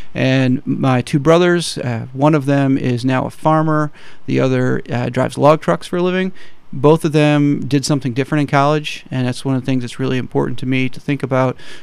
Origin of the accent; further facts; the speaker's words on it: Alpena, Michigan, United States; now in Kalamazoo, United States; Originally, I'm from up north, from Alpena, and been down in Kalamazoo for a few years now, and really excited about making Southwest Michigan home.